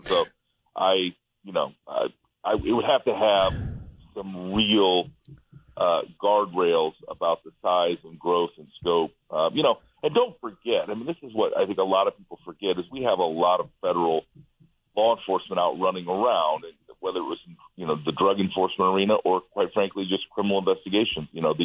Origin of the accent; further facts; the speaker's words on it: Iowa, United States; You know, I love my home state of Iowa.